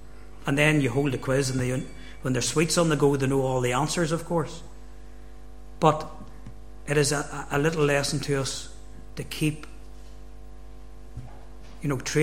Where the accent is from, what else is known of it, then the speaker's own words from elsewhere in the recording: Northern Ireland, United Kingdom; I was just a young lad that was growing up in the Troubles